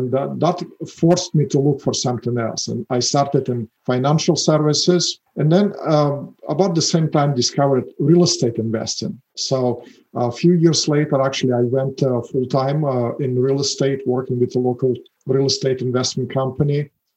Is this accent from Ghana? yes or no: no; Russia; English is a second language; moved away; As you can hear from my accent and your listeners, I am not native here. I'm an immigrant. I moved into this beautiful country back in 1996. From Russia, former Soviet Union. Actually, my family, I came with my parents. We moved as refugees.